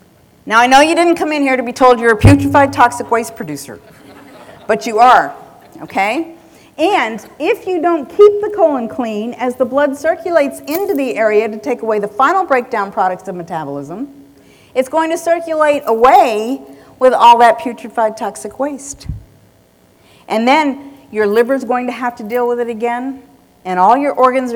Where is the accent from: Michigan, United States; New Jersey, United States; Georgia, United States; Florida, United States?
Florida, United States; Key West; born there; I was born in Key West, and I have this thing about Key West.